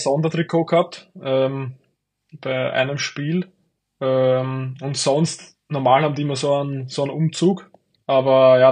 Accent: St. Georgen, Burgenland, Austria; wir haben immer im Dorf, wo ich herkomme, St. Georgen, da war da oft der Faschingsumzug

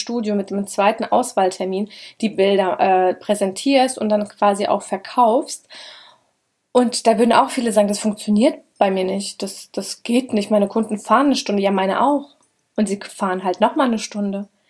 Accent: Schotten, Hesse, Germany; Also Schotten, da wo ich herkomme, das sind ungefähr 12.000 Einwohner mit den Käfern drumherum, verständlicherweise, also nicht direkt Kernstadt Schotten. Und es ist eine Kleinstadt. Und unsere größere Stadt, Großstadt ist Gießen.

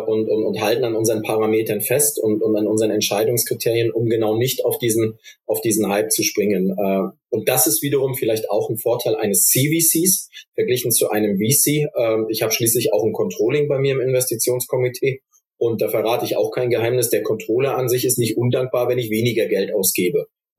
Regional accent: Stuttgart, Baden-Württemberg, Germany; weil hier gerade als Stuttgarter kann ich das sagen.

